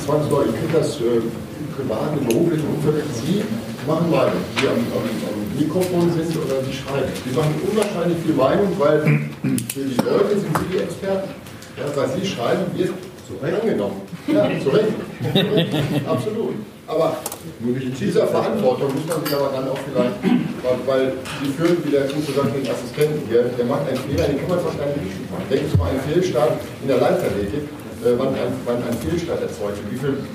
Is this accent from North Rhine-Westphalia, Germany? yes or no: yes; North Rhine-Westphalia, Germany; Ich komme ja aus dem Ruhrgebiet